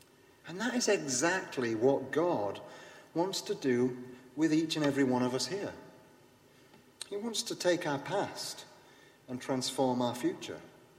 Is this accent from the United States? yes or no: no; Yorkshire and the Humber, United Kingdom; I was born and brought up on a council estate. There's nothing I can do about that. I'm from Yorkshire. I have an accent.